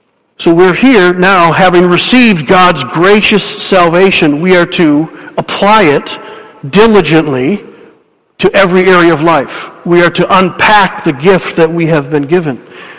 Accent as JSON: {"language": "English", "region": "Michigan", "country": "United States", "tie": "born or raised there", "said": "As I was growing up in Dutch West Michigan, I was taught from a very young age truisms."}